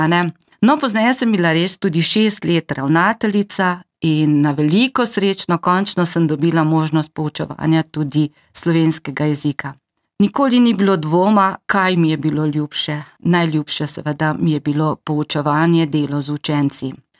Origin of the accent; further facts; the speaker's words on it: Grahovo, Littoral–Inner Carniola, Slovenia; now in Cerknica, Slovenia; Res je, nisem vedno živela v Cerknici. Moj rojstni kraj je Grahovo, včasih se je ta kraj imenoval Grofovo. Tam sem se rodila in živela vse do leta 1984, ko smo se z družino preselili v Cerknico in si tam ustvarili dom.